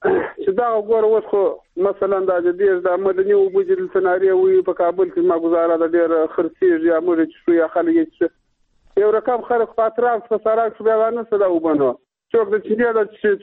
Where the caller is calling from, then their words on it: Kandahar, Afghanistan; کندار ولایت خورجان.